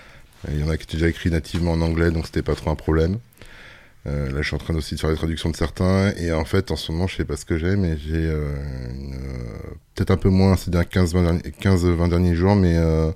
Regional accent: Angers, Pays de la Loire, France; Alors, je viens d'où? Je viens d'Angers, du coin dans tous les cas.

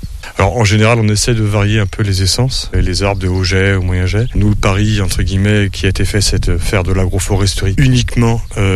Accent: Pays de la Loire, France; dans le bocage chez nous en Vendée, dans les Mauges.

